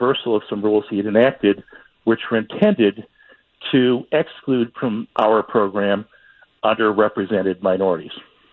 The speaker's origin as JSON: {"language": "English", "town": "Detroit", "region": "Michigan", "country": "United States", "tie": "born or raised there", "said": "In the city of Detroit, I was raised in African-American culture."}